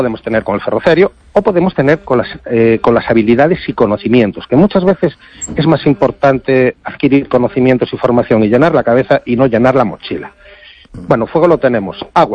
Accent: Galicia, Spain; siendo gallegos, nuestros abuelos eran muy preparacionistas, porque en las aldeas todos tenían un candil por si se iba la luz

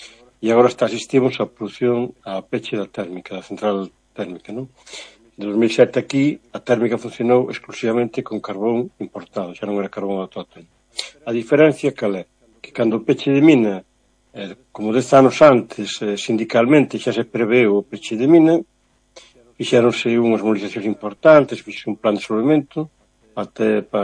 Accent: As Pontes, Galicia, Spain; Sí, porque ademais nací nas Pontes, son das Pontes.

